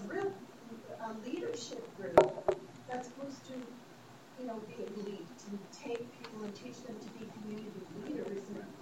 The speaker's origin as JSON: {"language": "English", "town": "Montreal", "region": "Quebec", "country": "Canada", "said": "I come from Montreal, where at least the race is in the end, and I'm Jewish"}